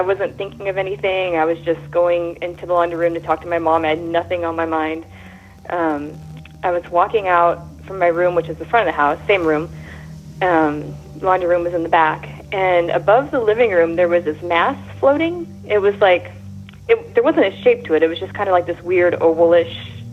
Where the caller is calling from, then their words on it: Spokane, Washington, United States; I'm calling from Spokane, Washington.